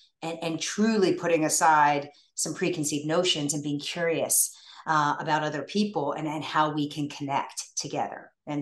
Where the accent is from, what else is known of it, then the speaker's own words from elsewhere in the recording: Virginia, United States; I grew up, I was adopted by an amazing family. I grew up in Northern Virginia, and I went on to be an athlete, a college athlete.